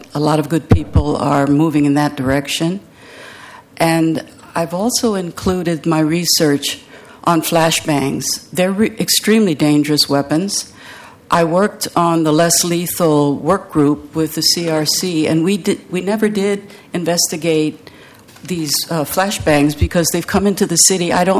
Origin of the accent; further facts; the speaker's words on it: Hawaii, United States; I grew up in Hawaii under martial law. The Japanese came in, they bombed us, and we were put under martial law because we were considered dangerous.